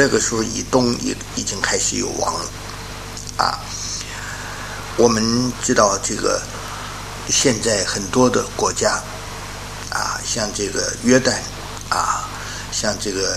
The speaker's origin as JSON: {"language": "Chinese", "country": "China", "said": "族谱就像我们中国人有家谱一样。"}